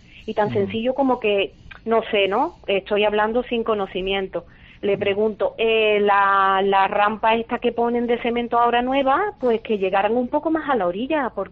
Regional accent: Málaga, Andalusia, Spain; Como malagueña que soy

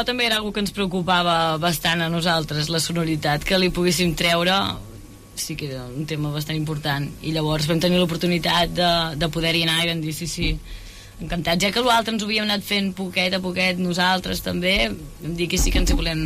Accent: Calaf, Catalonia, Spain; Jo sóc de Calaf i potser allà, aquella zona, no hi ha tants músics

